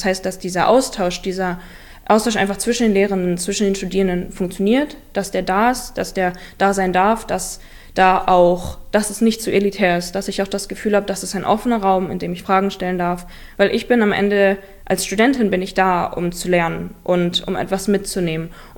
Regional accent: Bremen, Germany; born there; Also wie ich schon gesagt habe, ich bin in Bremen geboren.

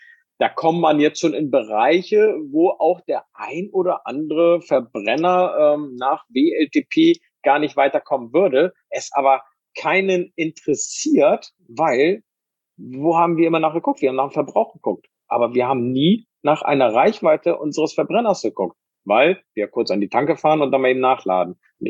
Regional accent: Bremen, Germany; Also ich komme ja ursprünglich aus Bremen

